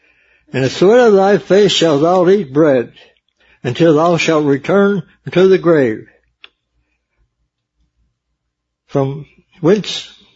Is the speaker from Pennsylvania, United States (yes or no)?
yes; West Newton, Pennsylvania, United States; See, I was a homebody from West Newton, Pennsylvania, and I didn't go too far away from home to find a wife.